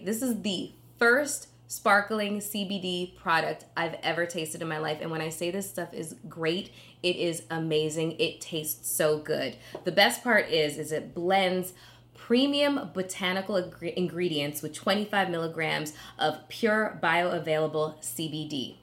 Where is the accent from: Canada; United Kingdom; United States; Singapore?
Canada; as a Canadian.